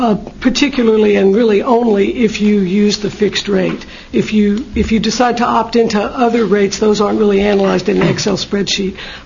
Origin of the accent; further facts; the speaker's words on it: Texas, United States; I'm from Texas. I never really saw anything like that except maybe at a wedding before I came here.